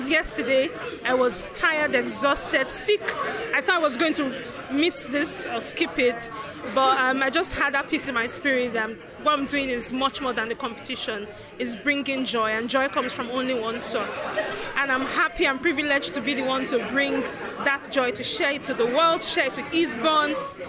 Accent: Nigeria; Because I come from Nigeria

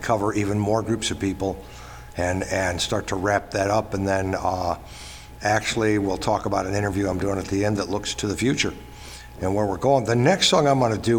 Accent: Comstock, Michigan, United States; We grew up in Comstock, which is outside of Kalamazoo, a small town.

